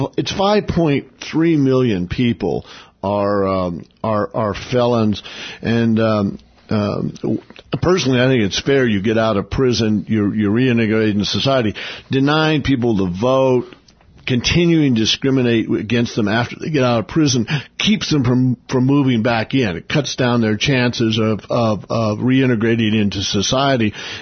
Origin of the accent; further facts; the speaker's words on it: Oklahoma, United States; You know, I'm not living in my hometown in Oklahoma. I haven't lived in the same house for 20 years and so forth and so on.